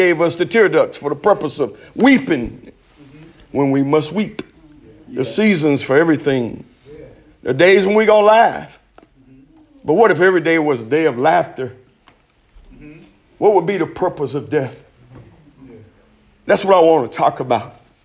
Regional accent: Hemphill, Texas, United States; now in Houston, United States; I'm from Hemp Hill

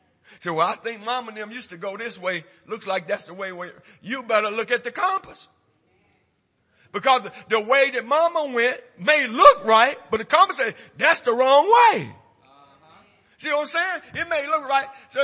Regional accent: Hempel, Texas, United States; I'm from Hempel, Texas. Let me tell you that. I'm Hempel. Every funeral I went to was a homegoing celebration. Growing up in Baptist church, good people.

